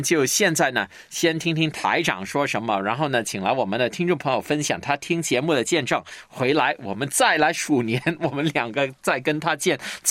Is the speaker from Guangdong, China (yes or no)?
yes; Guangdong, China; 那在这个春节之前呢，我们广东人呢通常流行大扫除